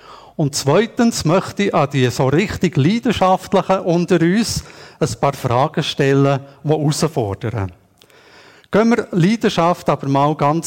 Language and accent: German; Switzerland; wir sind Schweizer, wir sind nicht so temperamentvoll, wir sind keine Südländer.